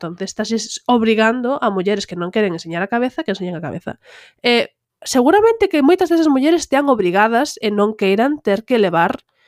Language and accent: Galician; Galicia, Spain; first language gl; A miña lingua nativa, a miña primeira lingua é o galego, despois está o castelán.